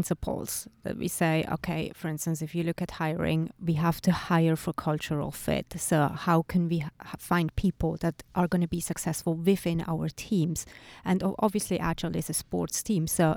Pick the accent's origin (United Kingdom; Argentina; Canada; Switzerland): Switzerland; English is a second language; now in New York, United States; I'm originally from Switzerland, but I've been living in New York for 5 years now.